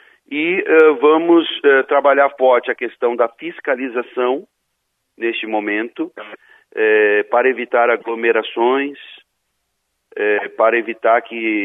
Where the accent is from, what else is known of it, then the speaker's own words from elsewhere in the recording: Porto Alegre, Rio Grande do Sul, Brazil; moved away as an adult; now in Caxias do Sul, Brazil; tenho 47 anos … há 25 anos, sou natural de Porto Alegre, estou em Caxias do Sul há 17 anos